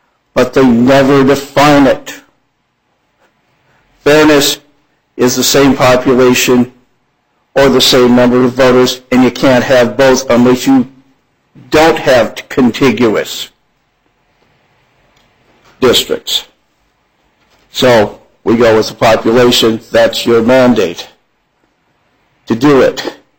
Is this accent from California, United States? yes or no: no; Minnesota, United States; now in White Lakes, United States; I'm from the range. I live in White Lakes, which gets taconite money. To Melissa Hartman, I was born in Lake of the Woods County